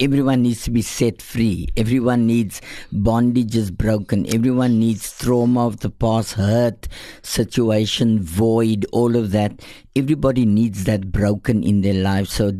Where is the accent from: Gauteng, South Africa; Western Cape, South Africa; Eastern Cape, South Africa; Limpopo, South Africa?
Western Cape, South Africa; Hanover Park; born there; I was born in Hanover Park, at Hanover Park Day Hospital.